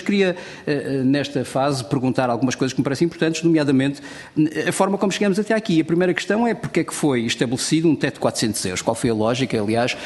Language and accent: Portuguese; Madeira, Portugal; enquanto madeirense e autonomista